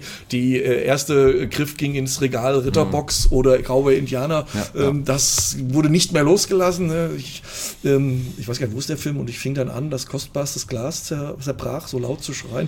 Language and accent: German; Fulda, Hesse, Germany; Fulda. Ja, der Entschluss kam dann, weil meine Frau ist auch ein Fulderer Mädchen, ist hier verwurzelt, familiär und meine Mutter lebt hier noch in Fulda.